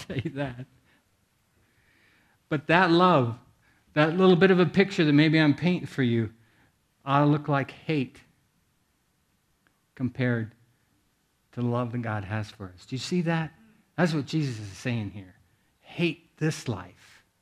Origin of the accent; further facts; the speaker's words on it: Iowa, United States; I grew up in Iowa. I know a little bit about farming.